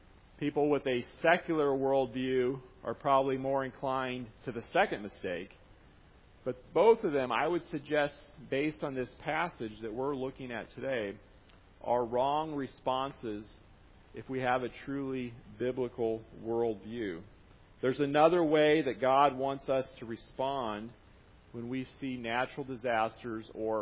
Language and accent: English; Iowa, United States; now in Michigan, United States; went through my home state of Iowa, causing damage, swung through my new home state of Michigan